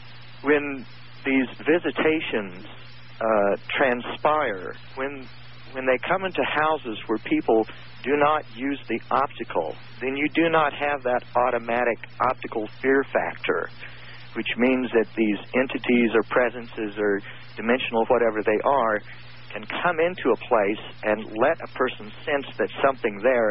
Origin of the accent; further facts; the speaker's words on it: Grass Valley, California, United States; I'm from Grass Valley, California.